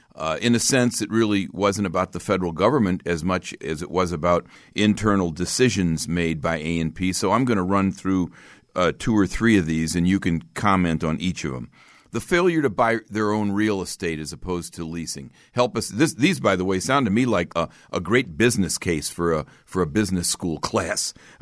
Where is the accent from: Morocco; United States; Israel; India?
United States; St. Louis, Missouri; I grew up in St. Louis, and I had A&P on one end of my neighborhood and Kroger on the other. So as a Midwesterner, I knew A&P like the back of my hand.